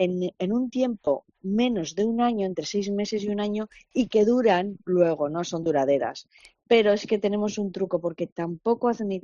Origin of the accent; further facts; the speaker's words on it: Bilbao, Basque Country, Spain; yo soy de Bilbao